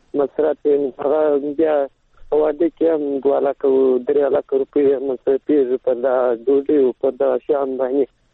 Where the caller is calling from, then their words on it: Helmand, Afghanistan; د هلمند سره.